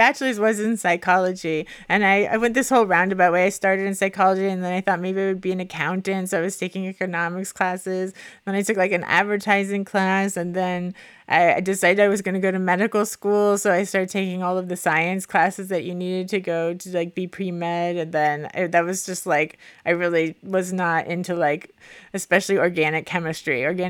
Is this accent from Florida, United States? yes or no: yes; Miami, Florida, United States; And everybody who I tell them I'm from Miami, they think of it like how it's advertised and it's all like beaches and fancy and celebrities and whatever.